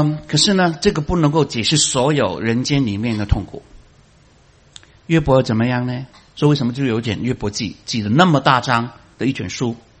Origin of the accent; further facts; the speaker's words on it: China; now in United States; 反正我们中国人是自己骗自己的，无论政府灌输你给我们信，我们自己道德的精神跟政府所说的其实有分隔，所以什么来到美国有这个空间自由，我们就找信仰，对吗？